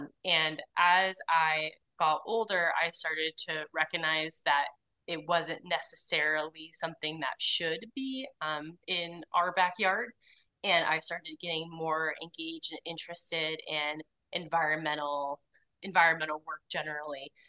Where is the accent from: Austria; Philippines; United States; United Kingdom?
United States; Mount Pleasant, Pennsylvania; Yeah, so I grew up in Mount Pleasant. Right now, our office is only about 20 minutes away from there.